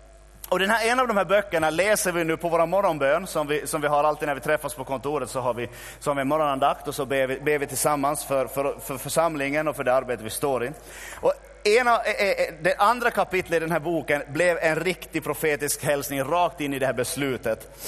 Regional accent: Ostrobothnia, Finland; Vi är ju österbottningar, de flesta av oss.

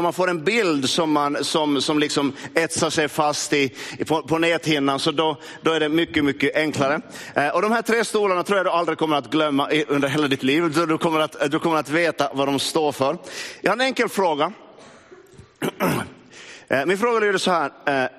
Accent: Närpes, Ostrobothnia, Finland; jag är uppvuxen i Närpes. Så svenskan håller i sig.

